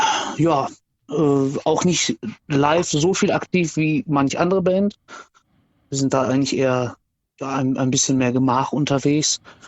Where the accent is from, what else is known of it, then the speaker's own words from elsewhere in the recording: Gelsenkirchen, North Rhine-Westphalia, Germany; Ja, aber wir sind wirklich absolute Original-Gelsenkirchener. So nicht einmal irgendwie weggezogen, innerhalb von Gelsenkirchen mal immer so umgezogen